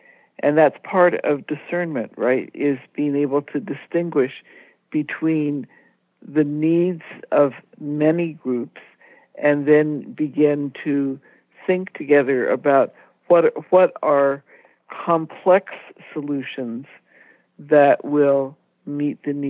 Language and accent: English; India; I grew up in India, and I went back to visit friends in the community where I had lived.